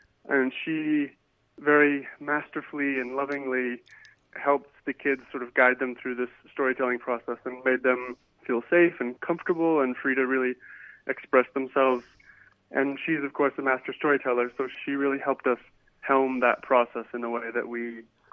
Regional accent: Eswatini; now in United States; I came to make Swaziland my filmmaking home because it was my home. I grew up in Swaziland. My family still lives there.

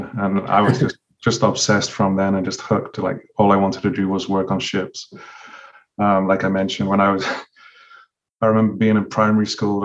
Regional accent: England, United Kingdom; So yeah, like you said, I grew up in England in the United Kingdom.

